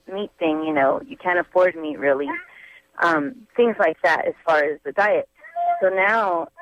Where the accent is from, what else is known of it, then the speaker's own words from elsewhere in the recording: Pomona, California, United States; I grew up in Pomona, California, but my parents immigrated here from a small village in Mexico.